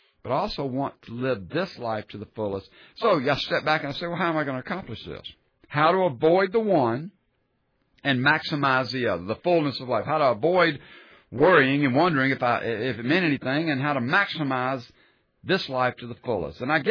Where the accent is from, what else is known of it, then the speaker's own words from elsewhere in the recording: Sumter, South Carolina, United States; going back to my hometown of Sumter and working as a structural engineer.